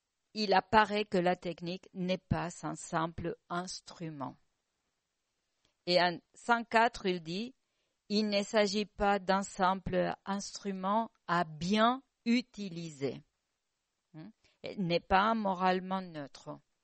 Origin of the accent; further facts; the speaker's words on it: Spain; French is a second language; also born or lived in Italy; Vous l'entendez de mon accent. Je suis espagnole. Et j'ai vécu beaucoup en Italie.